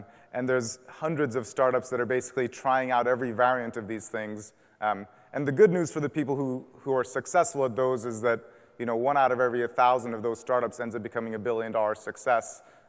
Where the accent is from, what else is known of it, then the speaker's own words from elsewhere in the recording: Iran; I learned it on my own when I was growing up in Iran.